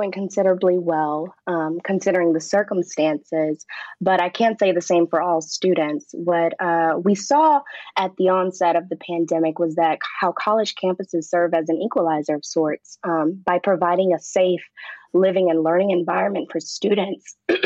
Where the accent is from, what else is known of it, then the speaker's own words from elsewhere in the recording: Durham, North Carolina, United States; I come from a college town. I was raised in Durham, North Carolina, which is home to Duke University, raised between Durham and Chapel Hill